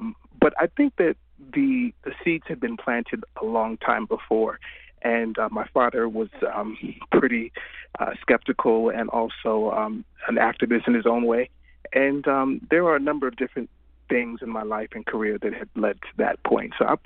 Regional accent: St. Croix, U.S. Virgin Islands; now in United States; I was raised Moravian in St. Croix in the Moravian Church, and then moving to the States.

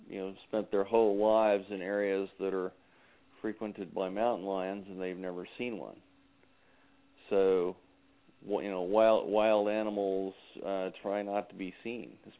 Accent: Texas, United States; which is I grew up in Texas, and the chupacabra is our sort of local legendary beast.

